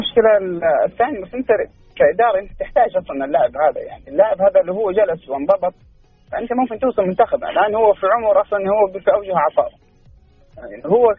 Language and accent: Arabic; Mecca, Makkah Province, Saudi Arabia; now in Jeddah, Saudi Arabia; والله حاليا في مكه، انا من مكه لكن حاليا في جده.